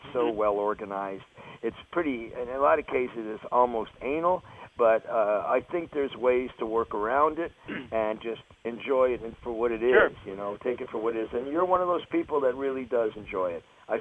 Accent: Canada; coincidentally, I'm Canadian

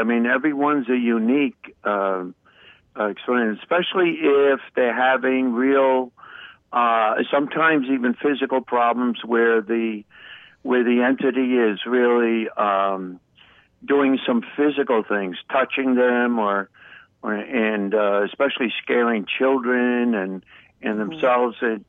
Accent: Amityville, New York, United States; I am from Amityville, Long Island, so I might have an edge on other people.

